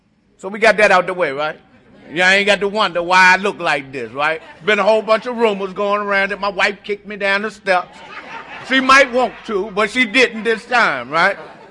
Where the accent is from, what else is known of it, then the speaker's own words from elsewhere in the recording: Washington, District of Columbia, United States; like I'm from D.C. too. I need to say that, right? I'm from Southeast D.C.